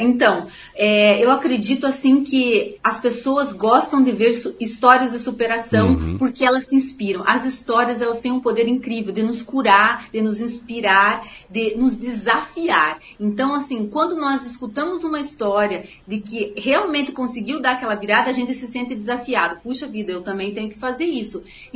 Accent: Tibagi, Paraná, Brazil; Eu sou paranaense, eu sou aqui do Paraná, eu sou, a minha família, eu morei no distrito de Tibagi chamado, eu me criei lá, uhum. Alto do Amparo

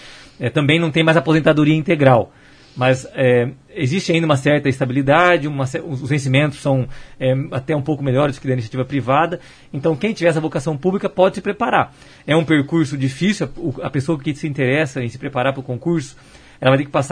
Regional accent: Curitiba, Paraná, Brazil; now in Maringá, Brazil; na verdade eu sou natural de Curitiba, mas como maringaense de coração, que já resido aqui nessa cidade maravilhosa desde 1991

